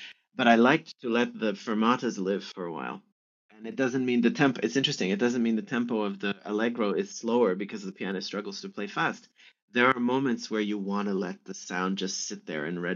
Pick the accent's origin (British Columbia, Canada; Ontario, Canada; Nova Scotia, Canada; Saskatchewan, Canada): Ontario, Canada; Toronto; also born or lived in Niagara Falls; now in Montreal, Canada; I'm originally from Ontario. I was born in Niagara Falls, and I grew up in Toronto, and now I live in Montreal.